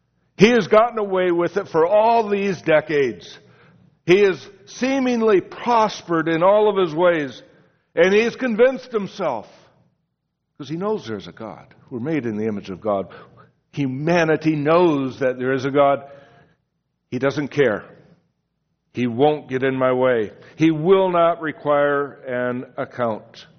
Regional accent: Michigan, United States; I hail from Michigan.

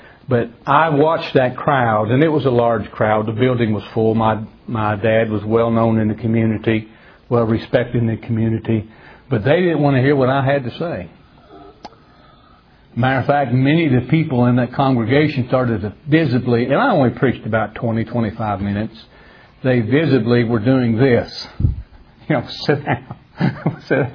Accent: Salt Lake City, Utah, United States; Some of you know that I grew up in Mormonism, grew up out in the Salt Lake City area of Utah.

